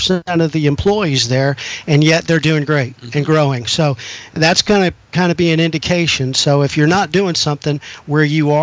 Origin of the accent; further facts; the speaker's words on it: New York, United States; I'm from New York, but I've been southernized. I've been here over 40 years.